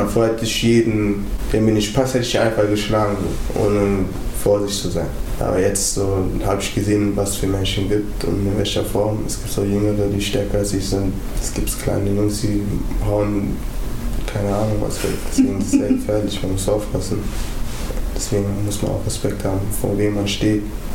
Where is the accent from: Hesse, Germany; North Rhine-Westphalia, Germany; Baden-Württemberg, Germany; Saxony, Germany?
North Rhine-Westphalia, Germany; Wuppertal; Wuppertal ist so klein. Also wo ich ganz viele Sachen mit verbinde. Barm und Oberbarm. Und da, wo ich aufgewachsen bin, halt. So diese Ecken unter Barm.